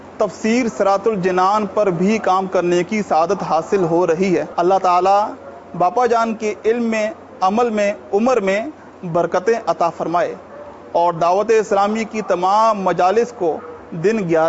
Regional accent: Karachi, Sindh, Pakistan; میرا تعلق باب المدینہ کراچی سے ہے۔

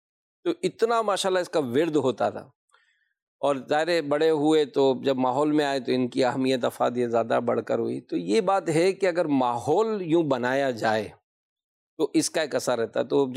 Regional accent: Hyderabad, Sindh, Pakistan; now in Karachi, Pakistan; So basically میرا تعلق تو حیدرآباد سے ہے, حیدرآباد سن.

